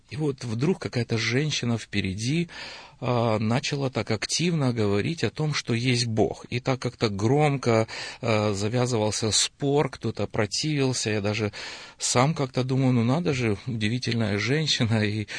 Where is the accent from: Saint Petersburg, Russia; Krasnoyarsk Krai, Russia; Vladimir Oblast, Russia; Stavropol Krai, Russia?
Stavropol Krai, Russia; Budyonnovsk; moved away as an adult; now in United States; 5 детей, трое внуков, и вообще приехал я из Ставропольского края, города Буденновска. Ну, уже вот 14 лет живу здесь, в Америке.